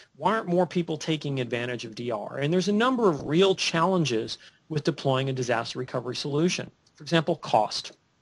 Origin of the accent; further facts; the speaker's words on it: California, United States; I grew up in California. In California, we have earthquakes.